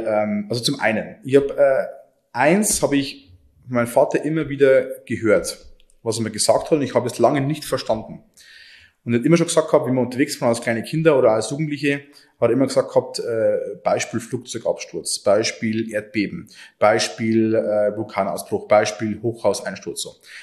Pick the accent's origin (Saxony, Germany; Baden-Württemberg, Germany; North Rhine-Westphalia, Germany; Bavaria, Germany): Bavaria, Germany; Oberviechtach; Und Oberfichtach ist meine Heimat. Also du wirst, wenn du hier in 5000 Dorf, Stadtgemeinde mit 5000 Einwohnern lebst